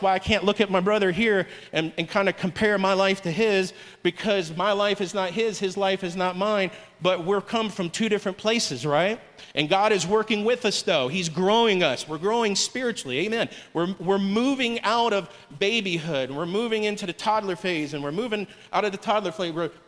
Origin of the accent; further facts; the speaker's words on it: Ocala, Florida, United States; Come on, I grew up in Florida. Tarzan was filmed in my neighborhood. That was Ocala, Florida.